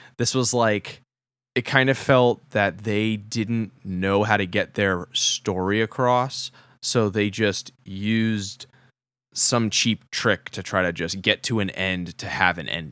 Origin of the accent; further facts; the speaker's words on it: New York, United States; accent: New York; Like, my New York accent is coming out now.